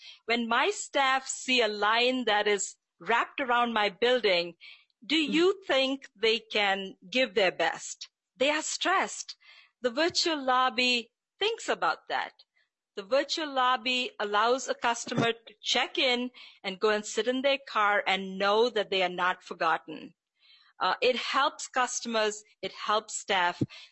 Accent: India; moved away as an adult; now in United States; I am proud to say that I am an immigrant from India. And I have, at this point, lived almost half my life in India and half my life here in the U.S.

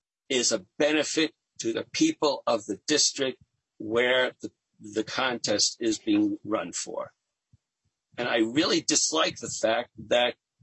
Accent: New York City, New York, United States; I've been civically active since my mid-teens, back when I was growing up in New York City.

